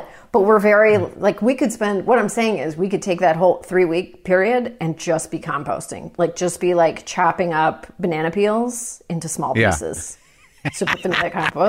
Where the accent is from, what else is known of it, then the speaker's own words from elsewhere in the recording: Toronto, Ontario, Canada; I grew up in Toronto.